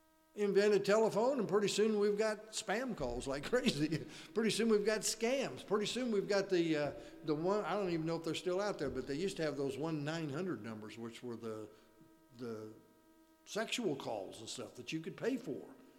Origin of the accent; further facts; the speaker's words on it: Forsyth, Illinois, United States; I grew up in Forsyth, and so that's just, you know, right outside Decatur